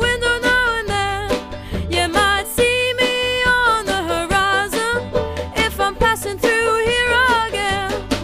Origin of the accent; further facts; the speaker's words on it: Scotland, United Kingdom; I'm Scottish